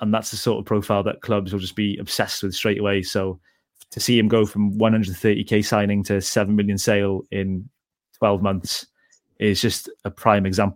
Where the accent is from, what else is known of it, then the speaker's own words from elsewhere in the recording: Wales, United Kingdom; obviously I'm biased because I'm Welsh